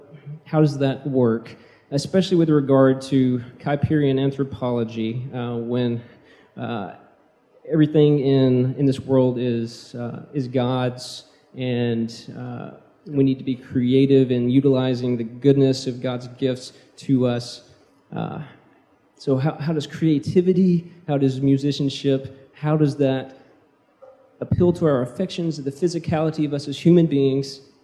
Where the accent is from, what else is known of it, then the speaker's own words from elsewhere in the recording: Alabama, United States; now in Madison, United States; I'm originally from Alabama, but a pastor in Madison, Indiana.